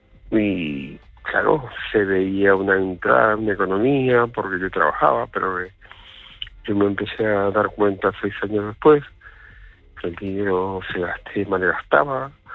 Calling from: Málaga, Andalusia, Spain; de Málaga

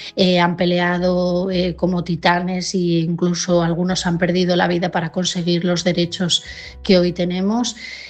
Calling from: Asturias, Spain; de Asturias

